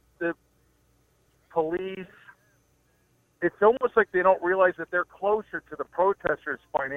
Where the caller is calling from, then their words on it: Babylon, New York, United States; I'm on Osher Parkway now in Babylon.